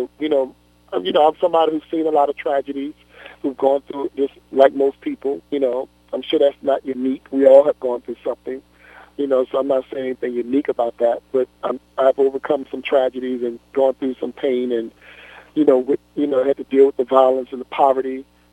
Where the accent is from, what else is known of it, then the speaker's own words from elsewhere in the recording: New Orleans, Louisiana, United States; I grew up in New Orleans in the Desire Project.